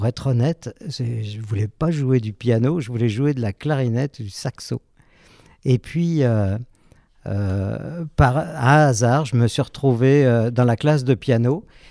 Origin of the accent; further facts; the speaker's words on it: Bourg-en-Bresse, Auvergne-Rhône-Alpes, France; born there; Je suis né à Bourg-en-Bresse, ici, comme vous. Et puis, j'ai 62 ans.